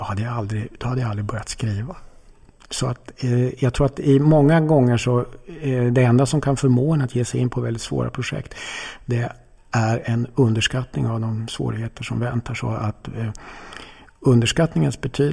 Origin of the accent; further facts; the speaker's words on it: Norrbotten County, Sweden; Så att hemma i Norrbotten så har jag kvar gamla kompisar där som jag fortfarande träffas.